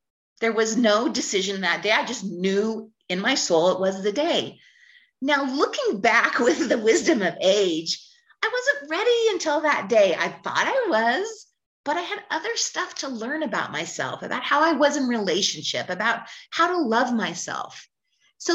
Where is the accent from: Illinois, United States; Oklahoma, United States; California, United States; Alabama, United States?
California, United States; You can tell I grew up in California, huh?